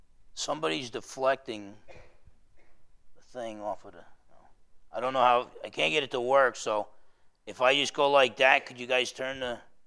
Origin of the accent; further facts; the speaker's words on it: Bremerton, Washington, United States; the way I talk, I'm not from around here. You might have figured it out. I'm from Bremerton.